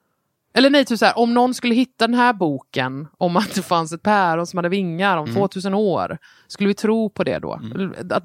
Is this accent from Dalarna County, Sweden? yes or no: no; Nybro, Kalmar County, Sweden; Nej, jag är uppvuxen i Småland, så nej.